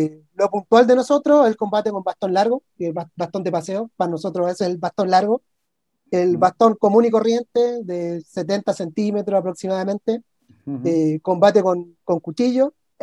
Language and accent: Spanish; Santiago, Santiago Metropolitan Region, Chile; básicamente que somos de Santiago de Chile